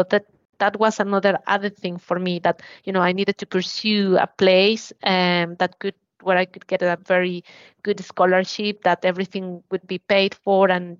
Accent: Mexico; moved away as an adult; now in United Kingdom; I think when I grew up in Mexico, it was more like an elite sport.

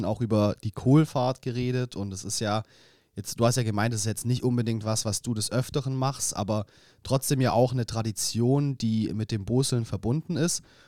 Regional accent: Baden-Württemberg, Germany; Wir kommen ja hier aus dem Schwabenländle, also sind ja schon auch dann so gesehen weit entfernt vom Ostfriesland.

